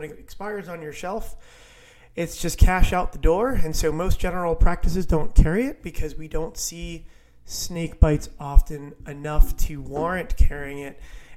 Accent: Florida, United States; coming to you from the Florida Space Coast. What a glorious morning it is here in my home state of sunny Florida.

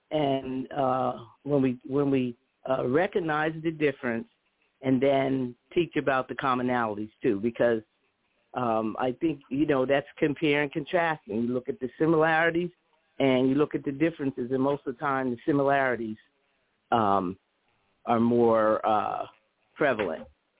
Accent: Pottsville, Pennsylvania, United States; Pennsylvania. I've been in Pennsylvania mostly all my life, but I have a. But the little small town that I grew up in Pottsville

